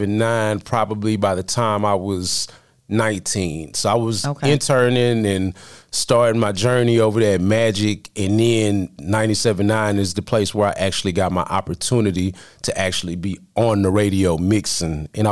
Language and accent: English; Houston, Texas, United States; Houston is just a different type of vibe. You know what I'm saying? You grow up with so much culture, so many different races, so much interaction.